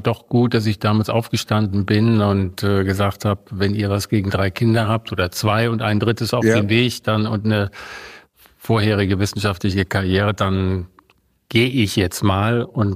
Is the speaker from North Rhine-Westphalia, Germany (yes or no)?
yes; North Rhine-Westphalia, Germany; ich komme ja aus dem Rheinland